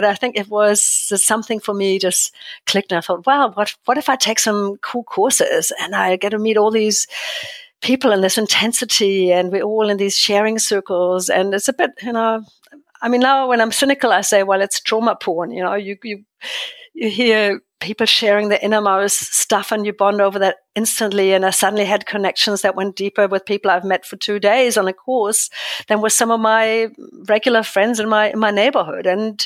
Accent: Germany; English is a second language; moved away as an adult; all these years as an immigrant, always, you know, feeling maybe I'm a bit different. I'm more direct. I come from Germany.

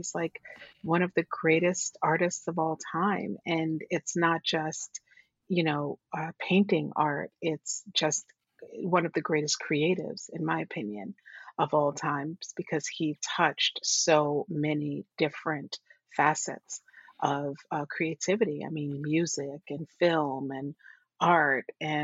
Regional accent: Brooklyn, New York, United States; we grew up in Borough Hill, Brooklyn, where we were kind of in an upper middle class area. We were going to public school.

